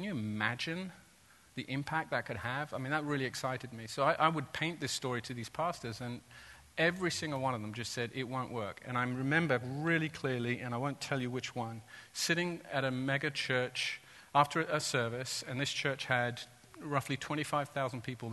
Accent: Santa Cruz, California, United States; I come from Santa Cruz, by the way.

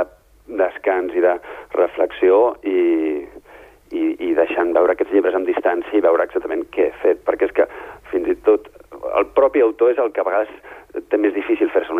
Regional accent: Ripollet, Catalonia, Spain; I Ripollet és el meu poble, ha estat el meu paisatge tan urbà com humà durant 24 anys en els que hi vaig viure intensament

